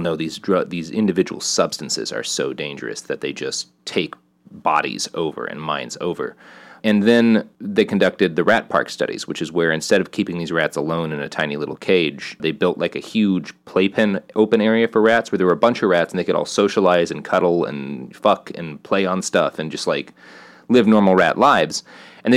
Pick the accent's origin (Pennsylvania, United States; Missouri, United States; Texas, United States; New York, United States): Texas, United States; Plano; I grew up in Plano